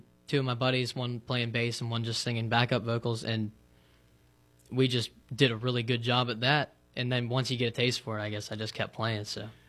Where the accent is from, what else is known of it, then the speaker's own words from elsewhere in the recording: Adrian, Pennsylvania, United States; I'm from Adrian, Pennsylvania, small town outside of Katanning.